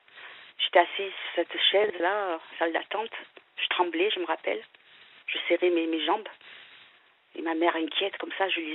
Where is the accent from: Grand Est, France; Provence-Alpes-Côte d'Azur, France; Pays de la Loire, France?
Provence-Alpes-Côte d'Azur, France; je suis née dans le Var. Je viens du Var, hein.